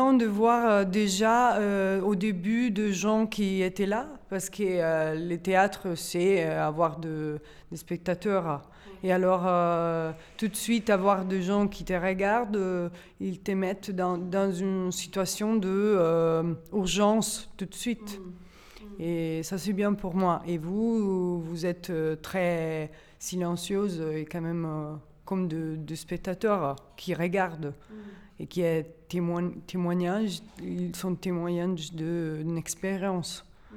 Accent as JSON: {"language": "French", "region": "Tuscany", "country": "Italy", "second_language": "French", "said": "j'ai 27 et je viens de la Toscane."}